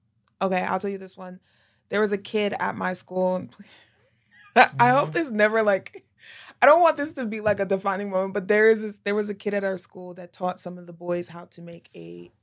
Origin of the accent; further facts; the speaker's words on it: Nigeria; I'm Nigerian.